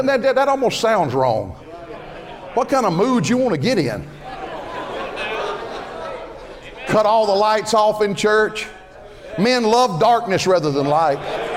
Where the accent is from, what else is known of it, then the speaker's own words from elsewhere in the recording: Georgia, United States; I was raised down in DeKalb County, Georgia. I remember when the churches of DeKalb County, Georgia made it a dry county.